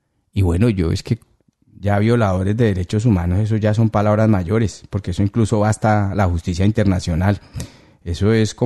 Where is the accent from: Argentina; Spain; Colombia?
Colombia; ¿Qué gente somos nosotros los colombianos, ¿no?